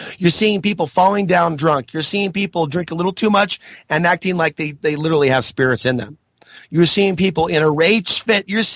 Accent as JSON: {"language": "English", "town": "Portland", "region": "Oregon", "country": "United States", "tie": "born or raised there", "said": "Yes, I felt drawn to come back here, but what this really was my experience to see my hometown and its current reality being twisted into something else."}